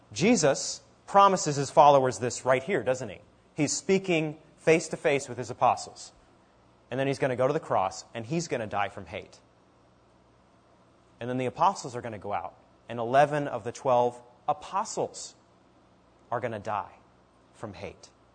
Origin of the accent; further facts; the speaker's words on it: Maine, United States; I'm from Maine, and she was on Facebook, and we grew up down the street from each other.